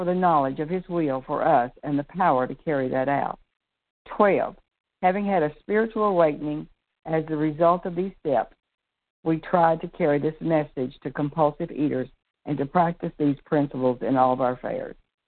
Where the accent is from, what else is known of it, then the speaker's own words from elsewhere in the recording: Pensacola, Florida, United States; I'm from Pensacola, Florida